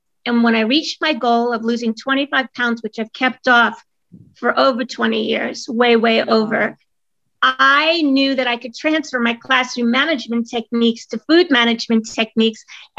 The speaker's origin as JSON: {"language": "English", "town": "Brooklyn", "region": "New York", "country": "United States", "tie": "born or raised there", "said": "I was born in Brooklyn. And I sat in the kitchen most of my time in Brooklyn."}